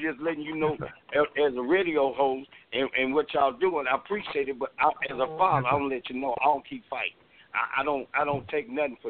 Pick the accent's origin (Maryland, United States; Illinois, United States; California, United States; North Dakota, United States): Illinois, United States; Centerville; See, I'm originally from Centerville. So over there, we take it serious.